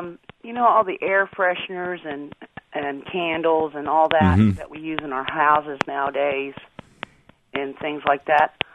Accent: Florida, United States; I was raised in Florida, and my brother and I had asthma. And I'm 46 years old

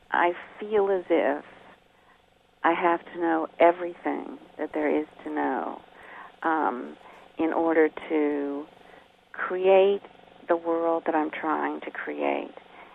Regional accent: Pittsburgh, Pennsylvania, United States; I grew up in Pittsburgh, and the mythology of steel making, of the heat and the difficulty, and also the magical beauty of it at the same time, was always very striking to me

